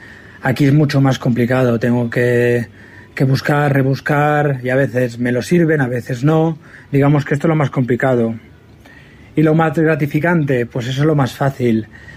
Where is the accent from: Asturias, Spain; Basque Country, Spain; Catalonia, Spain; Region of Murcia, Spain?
Catalonia, Spain; Y yo vengo de Cataluña, de una estación de esquí, donde trabajábamos por temporada.